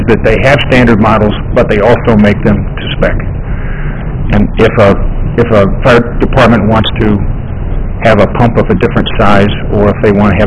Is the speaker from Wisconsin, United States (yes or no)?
yes; Wisconsin, United States; The statutes that we are talking about originated in my home state in Wisconsin back in 1935